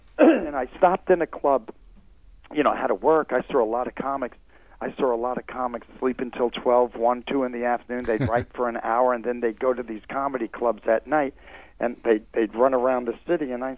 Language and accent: English; Queens, New York, United States; Well, you know, when I was a kid, we were real poor growing up in Queens, New York. And my father was a hard worker. My mother was a waitress.